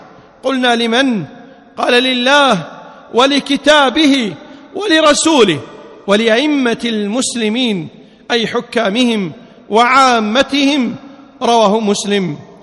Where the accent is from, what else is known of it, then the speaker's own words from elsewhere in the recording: Kuwait; اللهم اجعل بلدنا الكويت آمنا مطمئنا